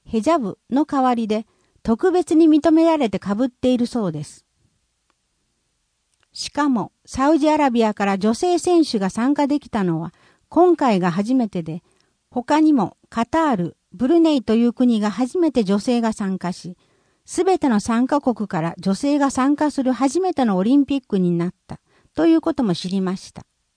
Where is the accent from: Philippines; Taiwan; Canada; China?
Philippines; Japanese is a second language; 私はフィリピンで生まれ育ちました。